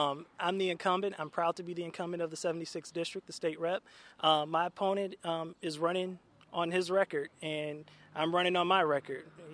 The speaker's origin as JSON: {"language": "English", "town": "St. Louis", "region": "Missouri", "country": "United States", "tie": "born or raised there", "said": "I grew up in North St. Louis. I grew up on Abner and St. Louis Avenue."}